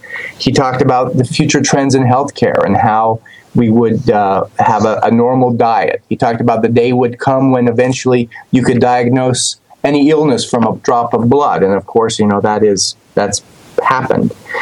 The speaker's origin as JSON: {"language": "English", "region": "Colorado", "country": "United States", "tie": "born or raised there", "said": "I was not here in Virginia Beach. I grew up in Colorado."}